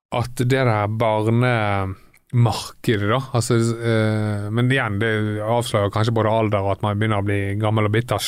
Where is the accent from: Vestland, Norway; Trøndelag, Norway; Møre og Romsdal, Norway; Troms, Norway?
Vestland, Norway; Bergen; husk, vi er fra Fana.